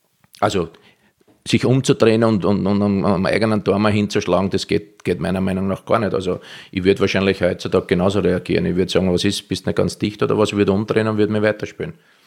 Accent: Austria; now in Israel; haben im März mein Heimatland Österreich besiegt, 4-2 in Israel.

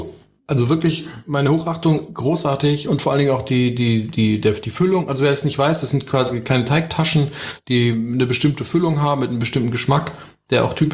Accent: Spain; also born or lived in Berlin, Germany; Und dann bin ich natürlich tatsächlich in Spanien auch noch aufgewachsen, habe da also Spanisch Abitur auch gemacht. Und deswegen ist mir auch das Spanische sehr nah.

